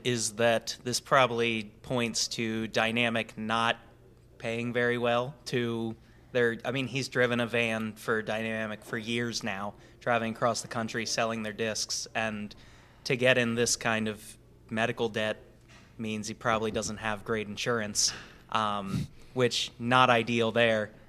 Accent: Harrisburg, Pennsylvania, United States; now in Lancaster, United States; I'm from Harrisburg, PA, now live in Lancaster, PA.

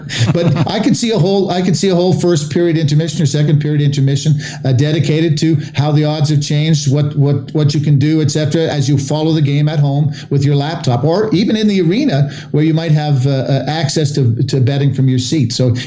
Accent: Canada; But that would be my concern as a Canadian, that we'll see fewer and fewer Canadians, the effort guys, the third and fourth line guys who we used to worship when we were kids growing up

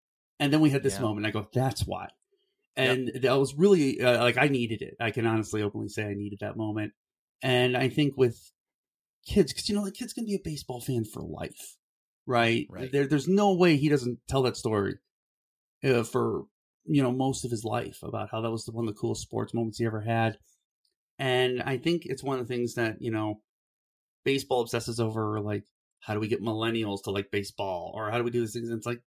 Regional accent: Cleveland, Ohio, United States; for those who don't know, I'm from Cleveland. I'm a big Guardians fan

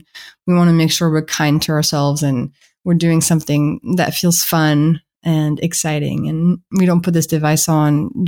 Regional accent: France; accent: French; English is a second language; No, my French accent is betraying me.

